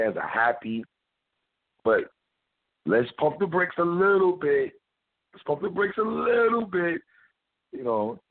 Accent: Brooklyn, New York, United States; born there; I was born in Brooklyn, New York City.

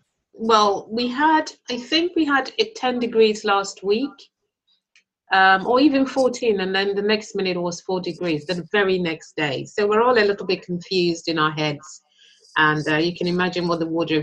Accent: United Kingdom; Okay, so as the British do, we talk a lot about weather

